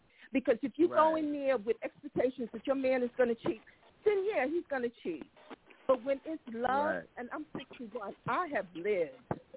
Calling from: Bronx, New York, United States; No, I'm calling from the Bronx.

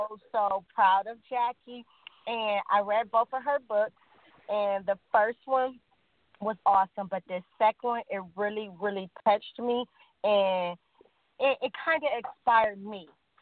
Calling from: Georgia, United States; calling from Georgia.

